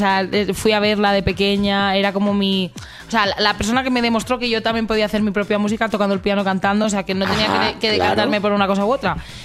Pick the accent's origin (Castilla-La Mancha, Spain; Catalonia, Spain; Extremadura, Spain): Catalonia, Spain; Barcelona; Barcelona, que es de donde yo soy